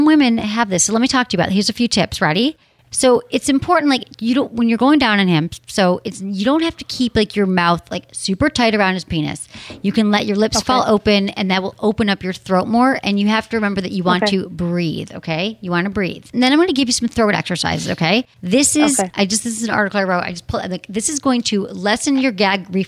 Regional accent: Michigan, United States; Oh, I'm from Michigan.

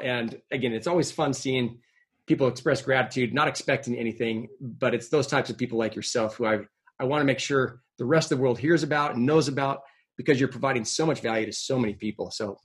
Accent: San Diego, California, United States; Well, Ruby, again, I'm jealous the fact you're down in my hometown area of San Diego, living down in Point Loma, one of my favorite places.

